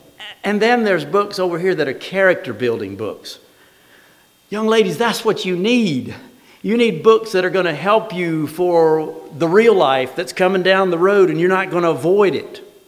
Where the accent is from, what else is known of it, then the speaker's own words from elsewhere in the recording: the South, United States; And, you know, I'm from the South, and I like collard greens. Been eating them most of my life.